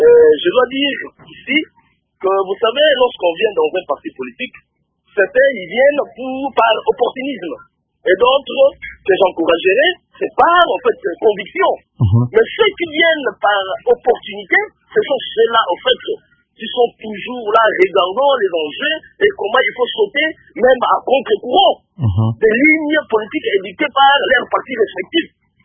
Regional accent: DR Congo; ici chez nous, en RDC

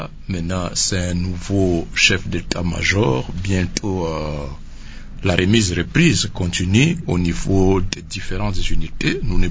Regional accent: Goma, North Kivu, DR Congo; je suis de Goma, je le vois à Goma

